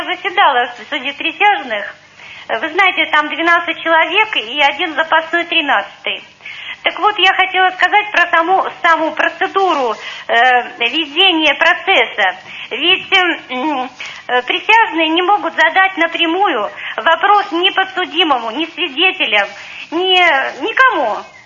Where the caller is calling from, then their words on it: Sochi, Krasnodar Krai, Russia; Да, я вас слышу, я звоню из Сочи.